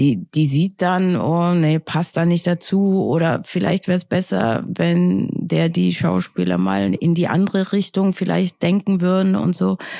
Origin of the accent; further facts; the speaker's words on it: Austria; now in Germany; ich bin ja aus Österreich, und dann denke ich, was ist das? Das ist ja total seltsam, weil ich habe verhältnismäßig wenig Zeit in Österreich verbracht und sehr, sehr, sehr viel Zeit, also von der Zeitspanne her, in Berlin.